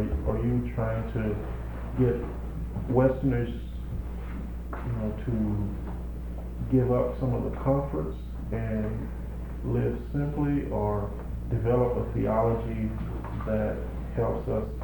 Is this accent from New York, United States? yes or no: no; Kansas City, Missouri, United States; No, well, I grew up in Kansas City, but my parents and all of my relatives were from Texas.